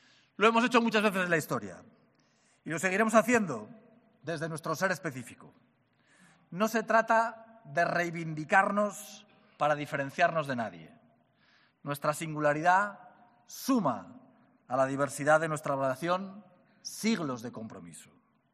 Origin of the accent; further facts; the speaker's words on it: Aragon, Spain; accent: Aragonese; nos permite mostrar hoy nuestro especial acento aragonés